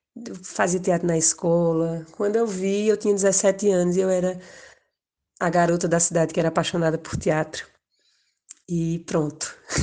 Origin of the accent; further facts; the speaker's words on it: Tuparetama, Pernambuco, Brazil; Ele foi lá na minha cidade, num festival que teve em Tuparetama